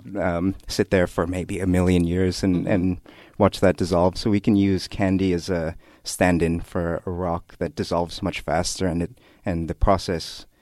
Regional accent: Trinidad & Tobago; also born or lived in Middle East; I grew up in the Middle East. Mm-hmm. I'm from Trinidad. Both my parents are from Trinidad uh-huh. in the Caribbean.

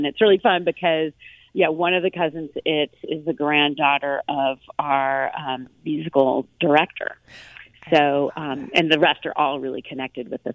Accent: California, United States; I grew up actually in the East Bay

